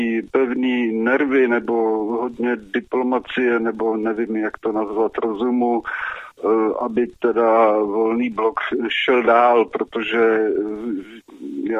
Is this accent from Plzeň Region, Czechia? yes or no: yes; Plzeň Region, Czechia; z Plzeňska, jsem členem Volného bloku